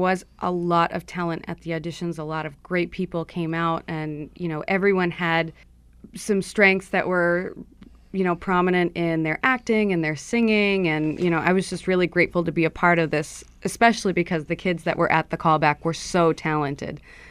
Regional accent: New York City, New York, United States; I got my roots. I'm from New York City, and I got the theater bug when I was in high school

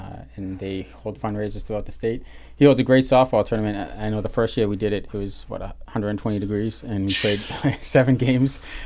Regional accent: Rockland, United States; So I was born and raised in Rockland, graduate of the class of 1998. I'm a homeowner in Rockland, a lifelong resident.

